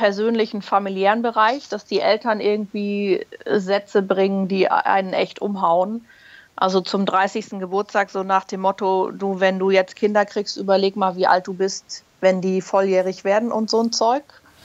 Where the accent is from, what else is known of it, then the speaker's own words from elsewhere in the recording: Berlin, Germany; born there; now in Munich, Germany; ich bin Jahrgang 82, gebürtige Berlinerin, mittlerweile in München zu Hause, aber überall gefühlt in der Welt schon gewesen.